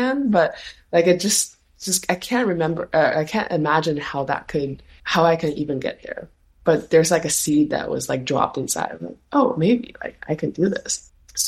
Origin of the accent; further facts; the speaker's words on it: China; moved away; as I was born in China, I'm Chinese, and Silk Road has like a significant historical meaning to me, for as someone who like was born in the East and like moved to the West.